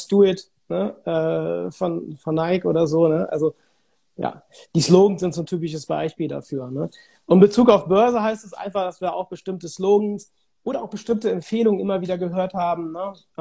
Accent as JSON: {"language": "German", "town": "Cologne", "region": "North Rhine-Westphalia", "country": "Germany", "said": "Bei uns in Köln sagt man immer, es hätte noch immer Jod gegangen"}